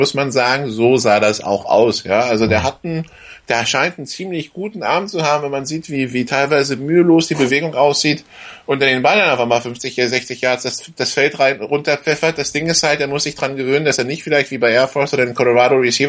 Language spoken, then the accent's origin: German; Saarland, Germany; das will ich als Saarländer nicht riskieren.